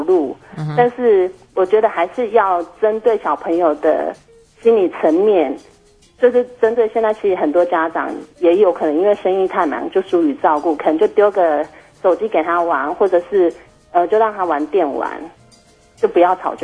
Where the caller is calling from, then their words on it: Kaohsiung, Taiwan; 我是高雄的